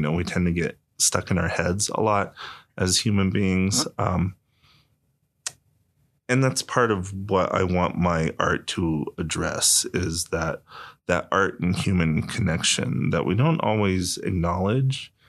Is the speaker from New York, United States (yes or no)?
yes; Rye, New York, United States; Well, I grew up mostly in Rye, so I've lived in the mountains most of my life, and it's a different experience, certainly, from living in the city.